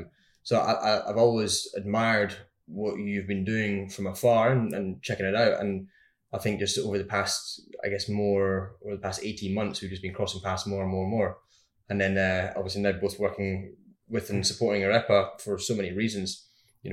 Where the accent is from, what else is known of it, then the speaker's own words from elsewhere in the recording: Edinburgh, Scotland, United Kingdom; now in Gold Coast, Australia; growing up in Edinburgh in Scotland